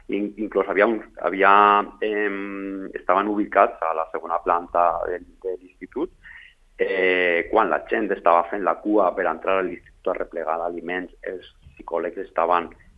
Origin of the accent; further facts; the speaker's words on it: Sedaví, Valencian Community, Spain; és el meu poble, la gent necessita